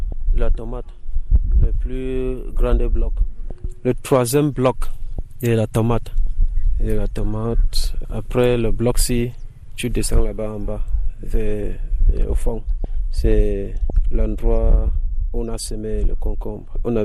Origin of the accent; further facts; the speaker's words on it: Boya, Cameroon; je suis parti chez moi à Boya. Sur le problème de la guerre, comme il y a la guerre là-bas chez nous, ça ne donne pas. Moi, donc, on a fui le problème de la guerre. Je suis venu à Yaoundé.